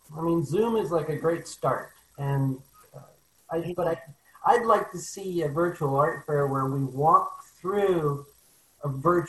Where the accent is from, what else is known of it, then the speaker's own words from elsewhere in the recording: San Jose, California, United States; I'm out in California, San Jose.